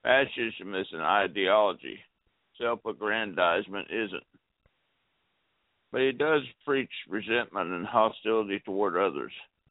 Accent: Iowa, United States; I grew up in Iowa, where people are widely admired for their courtesy, generosity, and modesty, for their un-Trumpness.

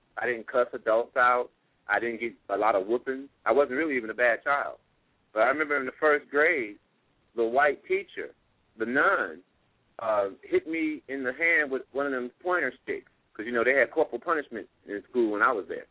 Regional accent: Joliet, Illinois, United States; And, brother, if you live in Chicago, I came from Joliet.

